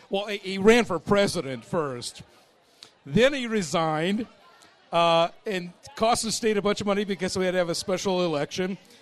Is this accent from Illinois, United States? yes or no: yes; Illinois, United States; I'm from Illinois originally, where we have real gerrymandering in Cook County.